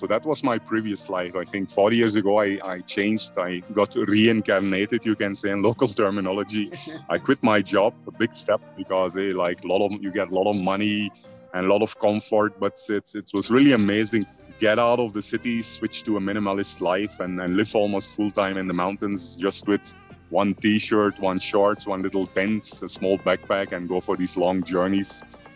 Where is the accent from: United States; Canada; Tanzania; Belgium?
Belgium; English is a second language; moved away as an adult; now in India; Yeah, so I was born and brought up in Belgium, in like the center of Western Europe, you can say. Raised there, finished my studies.